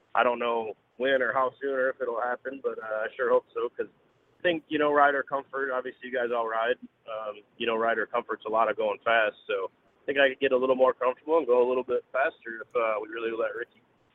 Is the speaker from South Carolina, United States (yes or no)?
no; Michigan, United States; Yeah, he's, I was a fan of his, and being that we're both from Michigan